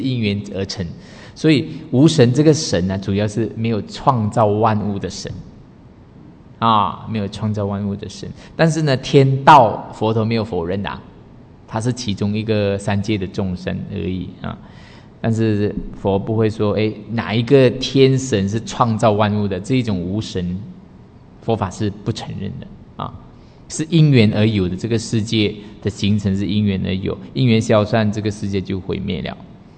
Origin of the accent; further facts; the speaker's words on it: Taiwan; 火祭就是火供，我们台湾好像最近有人在做哈，火供。